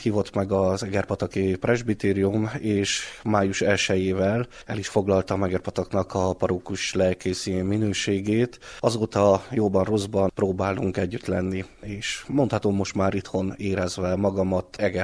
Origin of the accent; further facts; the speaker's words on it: Cocoș, Covasna, Romania; Háromszékiként, kökösiként tudtam a faluról, a létezéséről.